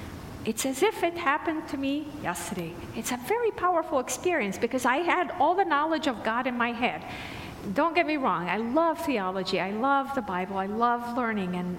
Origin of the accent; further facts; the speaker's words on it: Syria; I grew up in Syria in a culture that really devalued women and still does.